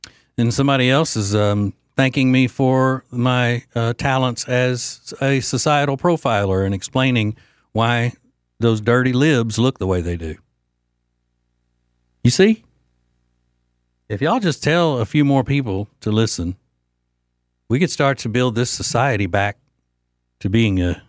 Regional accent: Louisiana, United States; And then somebody here from my home state of Louisiana that always is insulting me says

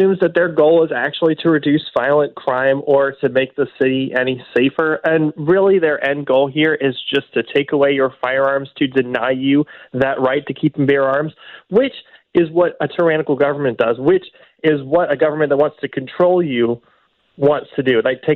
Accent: St. Louis, Missouri, United States; I grew up in Lafayette Square

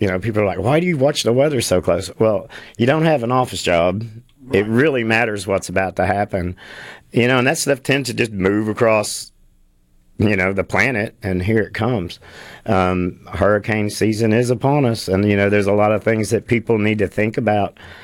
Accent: Branson, Missouri, United States; when I go to Missouri, you know, and growing up in Ozark Mountains in Branson, there's even a few sunflower farms there

